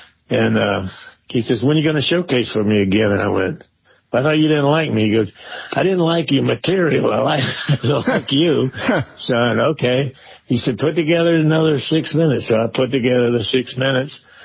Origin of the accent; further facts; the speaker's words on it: Georgia, United States; My heritage, the South, growing up in Georgia.